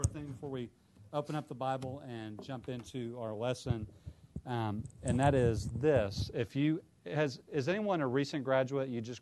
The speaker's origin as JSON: {"language": "English", "region": "Illinois", "country": "United States", "said": "If you know Chicago, I'm from Illinois."}